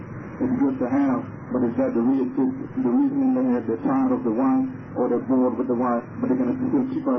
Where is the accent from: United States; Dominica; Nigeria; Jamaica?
Dominica; I'm from Roseville, Dominica.